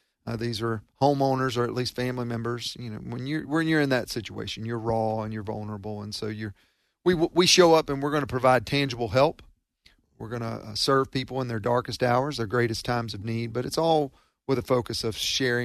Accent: Mississippi, United States; And so I love coming back home, seeing some family, but also seeing donor partners.

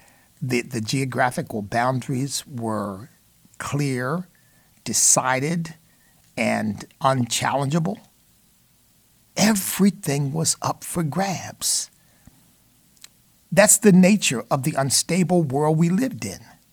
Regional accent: United States; Look, I'm an American of African ancestry.

